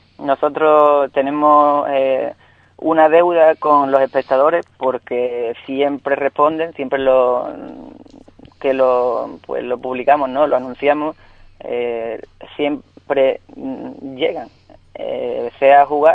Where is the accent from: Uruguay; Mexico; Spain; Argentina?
Spain; Ubrique, Andalusia; moved away; also born or lived in Seville, Spain / France / United States; yo desde que salí de Ubrique he jugado año tras año, sea en Sevilla, en Francia, en Estados Unidos